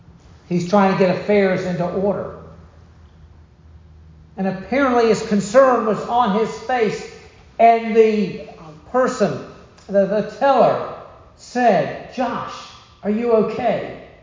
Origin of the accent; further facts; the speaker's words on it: the South, United States; I grew up in the South. It's cussing.